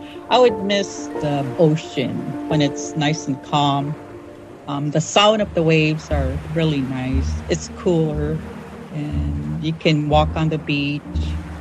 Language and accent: English; Shishmaref, Alaska, United States; I am a Inupiaq Eskimo. My great-great-grandparents were nomadic. I was born and raised here in Shishmaref, Alaska. Shishmaref is an island on the Bering Sea coast.